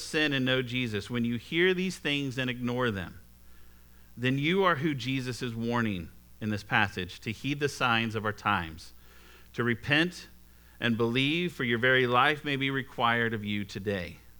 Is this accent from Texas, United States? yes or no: yes; Texas, United States; When I was a kid growing up in Texas, I watched Saved by the Bell